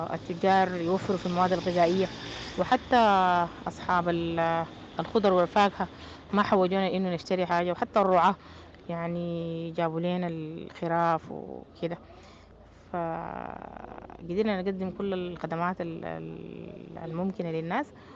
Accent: Sudan; إحنا من قيمنا كسودانيين

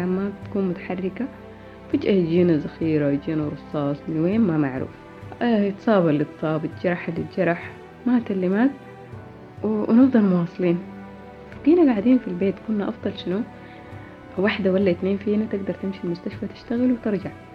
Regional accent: Sudan; لما جينا بحري سكننا في بيت عمتي، يعني نحن كشعب سوداني جينا من بيت لبيت، من بيت العمة لبيت الخالة، من بيت الخالة لبيت العم لبيت الجدة.

